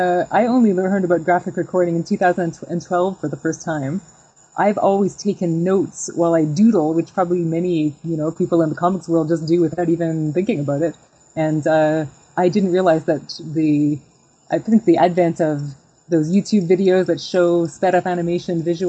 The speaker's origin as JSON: {"language": "English", "town": "Calgary", "region": "Alberta", "country": "Canada", "also_born_or_lived": "Toronto", "said": "And I was from Calgary, and I moved back to Calgary, and I kept writing these independent comics."}